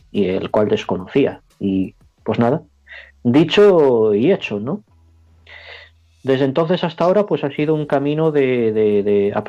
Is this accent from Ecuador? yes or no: yes; Ecuador; formo parte de la colectividad ecuatoriana, pues asumir mi propia responsabilidad como agente de cambio, como sentipensante, como nacional ecuatoriano